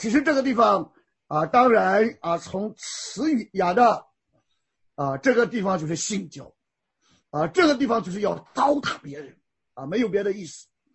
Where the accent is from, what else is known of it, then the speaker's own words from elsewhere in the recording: China; 或者我们中国人讲很有气势